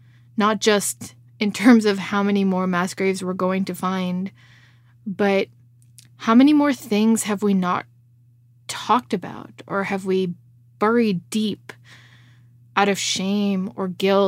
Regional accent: Canada; But that's where I'm at as a Canadian.

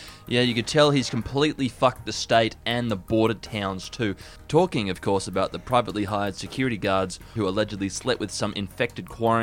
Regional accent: Hong Kong; I know that when I was growing up in Hong Kong, we referred to them as potato pucks.

